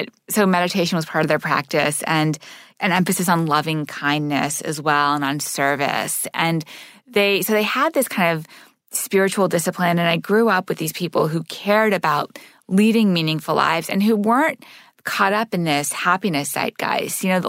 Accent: Montreal, Quebec, Canada; So I grew up in Montreal living in a Sufi meeting house.

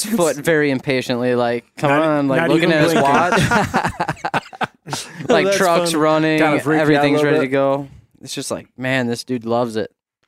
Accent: Minnesota, United States; I'm from Southeast Minnesota.

